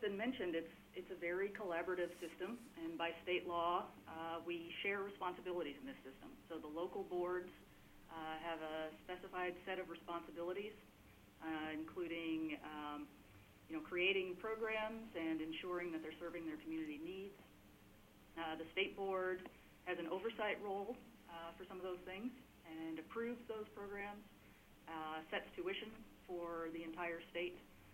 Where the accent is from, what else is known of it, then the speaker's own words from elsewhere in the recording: Arkansas, United States; now in Wisconsin, United States; I came to Wisconsin from Arkansas, so I came to Wisconsin on purpose. I wanted to live here, not merely a native, but this is my chosen home